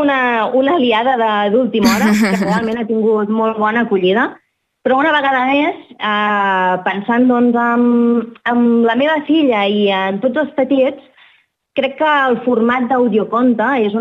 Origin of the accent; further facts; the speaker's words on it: Sabadell, Catalonia, Spain; quan jo dic d'on soc, jo dic que jo soc de Sabadell.